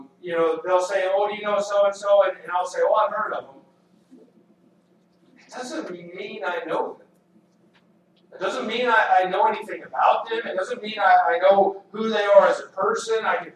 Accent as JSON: {"language": "English", "region": "the South", "country": "United States", "said": "Living in a small town, I have a friend of mine who … not just because I'm from the South."}